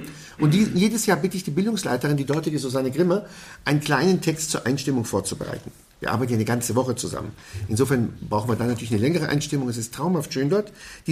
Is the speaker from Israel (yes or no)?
yes; Jerusalem, Jerusalem District, Israel; first language Aramaic; German is a second language; Ich habe das große Glück und die große Gnade, im Heiligen Land geboren worden zu sein. Ich bin aufgewachsen in Jerusalem, in Israel, kenne die Sprache Jesu als Muttersprache, kenne die Mentalität des Orients